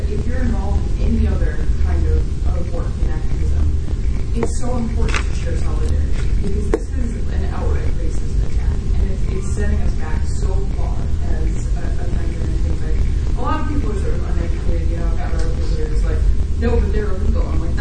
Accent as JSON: {"language": "English", "town": "Boston", "region": "Massachusetts", "country": "United States", "said": "I'm from Boston."}